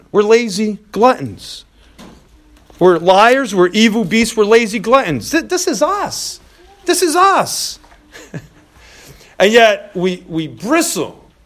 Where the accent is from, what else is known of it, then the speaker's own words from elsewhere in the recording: United States; I'm American, you know, born and raised here.